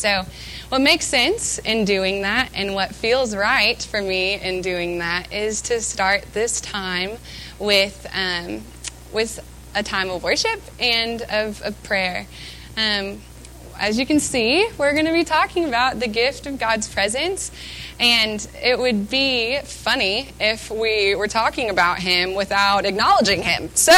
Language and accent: English; Ozark, Missouri, United States; I am from Ozark, Missouri. I am a senior here at Harding University